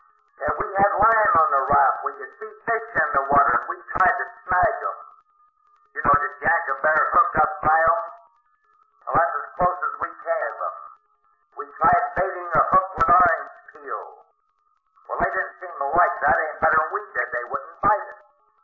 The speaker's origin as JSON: {"language": "English", "region": "California", "country": "United States", "said": "Of course, I'm from California."}